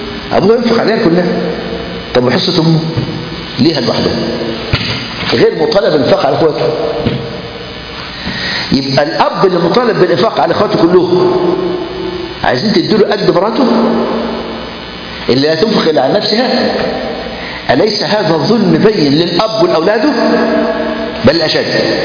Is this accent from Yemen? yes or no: no; Egypt; إن كان هوا عند بنت مطلقة، وده اللي حصل عندنا في مصر.